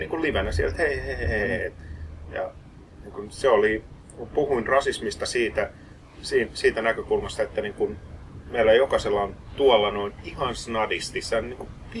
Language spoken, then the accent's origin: Finnish; Tervakoski, Kanta-Häme, Finland; Hei, mä oon Tervokoskelta.